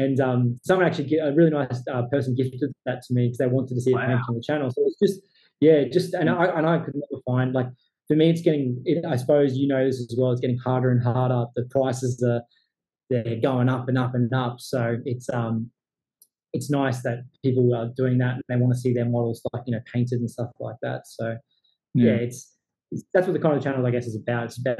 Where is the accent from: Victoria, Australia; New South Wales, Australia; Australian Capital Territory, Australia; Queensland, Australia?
Queensland, Australia; because I'm from North Queensland in Australia, and it's like, you know, cyclone.